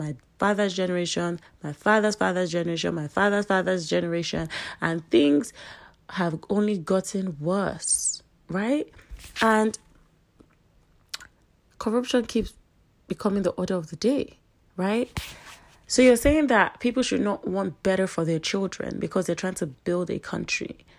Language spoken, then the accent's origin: English; Nigeria; now in United States; I live in America and I'm a Nigerian. I was born here, great, but I live in America and I'm a Nigerian.